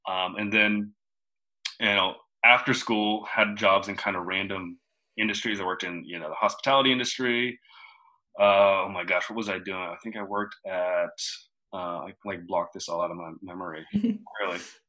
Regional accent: Seattle, Washington, United States; now in Los Angeles, United States; I'm originally from Seattle, born and raised. I now live in Los Angeles, currently actor, model.

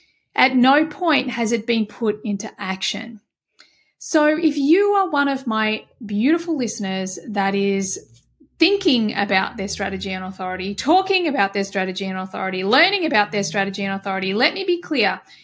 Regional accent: Australia; I'm Australian.

